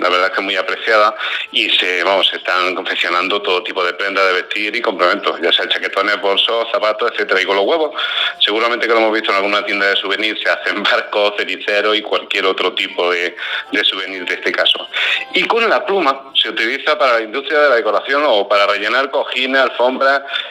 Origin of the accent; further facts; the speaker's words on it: Cuevas del Campo, Andalusia, Spain; porque en mi pueblo, en Cuadras del Campo, en Granada